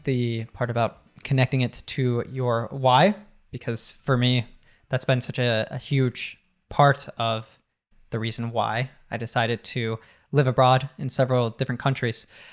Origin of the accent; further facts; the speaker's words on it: United States; born there; just because I was born in the States, it doesn't just mean that I'm American.